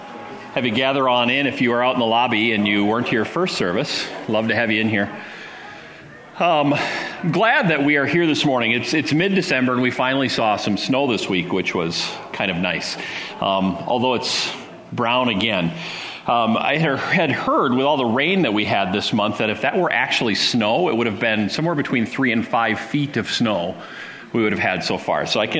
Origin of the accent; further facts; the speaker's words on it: Oostburg, Wisconsin, United States; So it's a town where I grew up